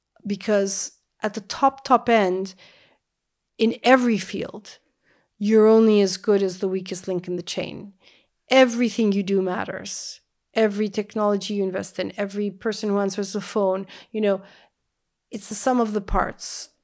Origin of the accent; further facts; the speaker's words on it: Manhattan, New York, United States; the only biodiversity I had was pigeons and rats and cockroaches in Central Park and all of that for growing up in Manhattan.